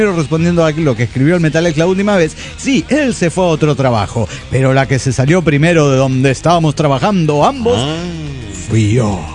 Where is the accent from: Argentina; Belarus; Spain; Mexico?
Mexico; Mexico City; de Ciudad de México.